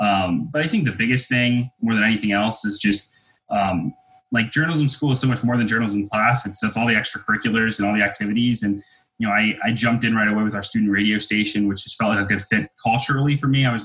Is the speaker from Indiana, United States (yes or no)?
no; Albany, New York, United States; I grew up and was in the Albany, New York area